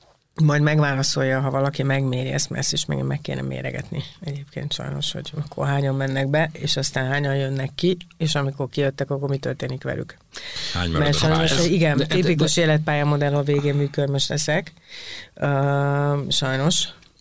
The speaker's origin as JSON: {"language": "Hungarian", "country": "Hungary", "said": "magyarok vagyunk"}